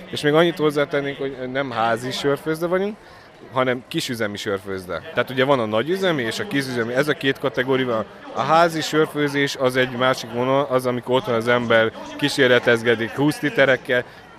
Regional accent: Hungary; És mi magyarok vagyunk, tehát itt főzzük

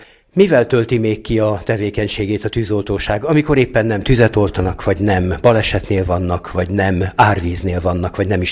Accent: Kiskunhalas, Bács-Kiskun, Hungary; ugye ön is kiskunhalasi, én is kiskunhalasi vagyok.

